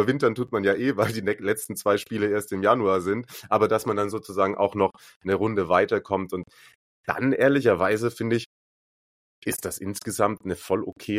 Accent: Baden-Württemberg, Germany; accent: Swabian; Ich komme ja ursprünglich aus, bin gebürtiger Schwabe. Also ich könnte, wenn ich wollte, aber ich will nicht mit dem Schwäbeln.

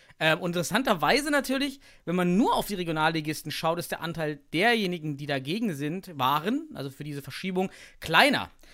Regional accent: East Germany, Germany; ich komme aus dem Osten, ich kann auch mit einfachen Dingen gehen.

